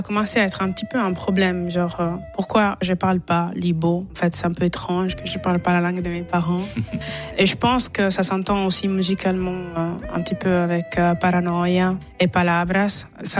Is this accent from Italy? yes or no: yes; Italy; also born or lived in England; now in Switzerland; je suis née en Italie, j'ai toujours vécu en Italie avant d'aller en Angleterre et puis de venir en Suisse. Et récemment, j'ai commencé à sentir une espèce de manque vis-à-vis de mes origines nigérianes